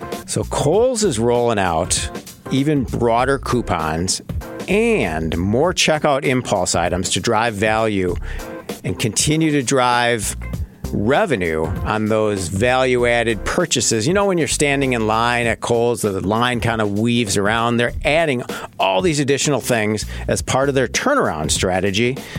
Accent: Wauwatosa, Wisconsin, United States; location out in beautiful tree-lined Wauwatosa at Mayfair Collection right there on Burleigh Street, my hometown. It's where my guest grew up as well. So always have a big civic spot in my heart for Wauwatosa.

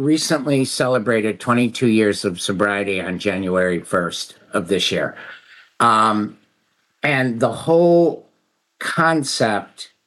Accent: Cleveland, Ohio, United States; I'm from Cleveland.

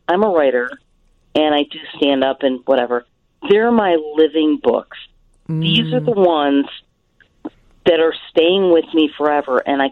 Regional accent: Niles, Illinois, United States; I grew up in Niles, Illinois, and, old pals, we got together, we'd hang out, whatever.

